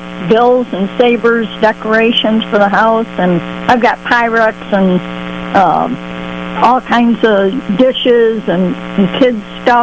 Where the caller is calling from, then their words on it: Sardinia, New York, United States; I'm calling from Sardinia, New York.